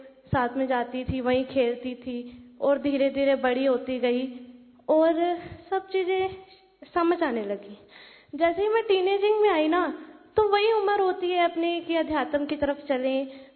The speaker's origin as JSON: {"language": "Hindi", "town": "Sri Ganganagar", "region": "Rajasthan", "country": "India", "said": "और मैं श्री गंगानगर से हूँ। अभी वैसे तो मैं 16 इयर्स की हूँ"}